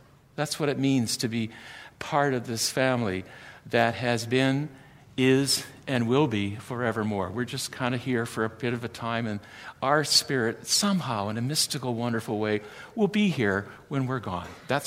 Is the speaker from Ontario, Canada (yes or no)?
yes; London, Ontario, Canada; when I was growing up in London, we had two stations, CFPL in London, and you had CKCO in Kitchener, and nothing else.